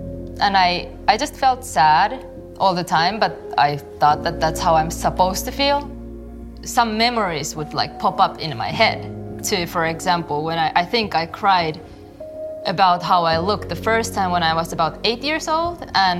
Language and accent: English; Finland; I am half Japanese, half Finnish. I grew up in Finland, and I'm a born and raised Christian.